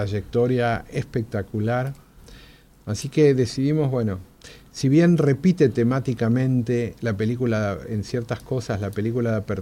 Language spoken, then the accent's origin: Spanish; Argentina; me pregunta de dónde soy, le digo de Argentina